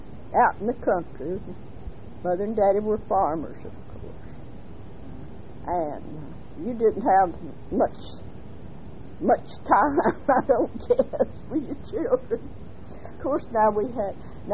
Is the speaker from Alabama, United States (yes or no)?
yes; Broomtown, Alabama, United States; born there; I was born in Cherokee County at Broomtown, Alabama.